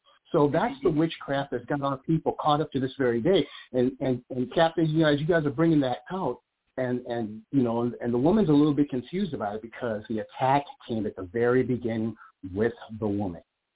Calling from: Twentynine Palms, California, United States; I'm calling from 29 Palms, California. I'm in the desert with you.

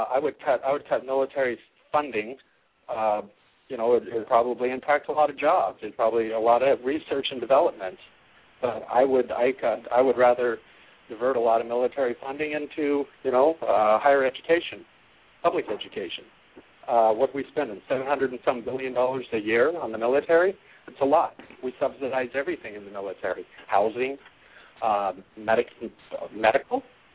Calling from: Washington, United States; I'm just right outside of Seattle, actually.

